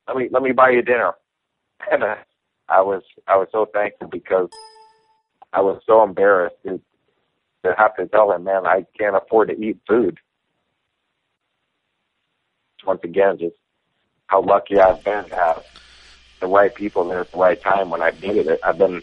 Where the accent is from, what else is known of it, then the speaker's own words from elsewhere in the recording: United States; because I'm an American fighting in Canada.